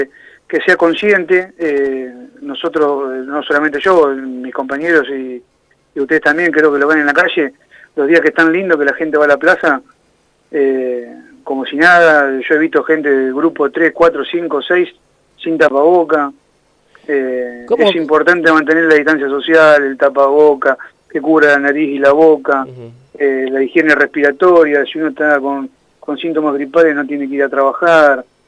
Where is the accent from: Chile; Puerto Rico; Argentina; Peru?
Argentina; Bolívar, Buenos Aires Province; 9 de julio, o Bolívar, yo soy de Bolívar.